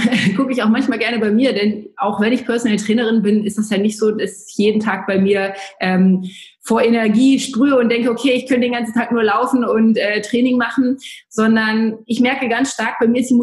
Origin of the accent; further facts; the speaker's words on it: Braunschweig, Lower Saxony, Germany; also born or lived in Bavaria; ich komme aus Braunschweig, aus Niedersachsen. Da bin ich jetzt kürzlich wieder hingezogen. Ich hatte ein paar Stationen, war zwischenzeitlich auch mal in Bayern, bei dir ganz in der Nähe und im Ausland und bin jetzt wieder in meine alte Heimat zurückgezogen und fühle mich hier ganz wohl.